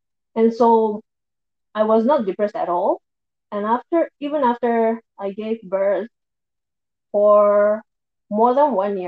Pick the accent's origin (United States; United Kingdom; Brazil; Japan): Japan; English is a second language; now in L'Assomption, Canada; I am originally from Japan, but now I live in Canada. I have lived in different places in Canada, but now I'm settled in the province of Quebec. We are in a small town called L'Assomption. It's between Montreal and Quebec City.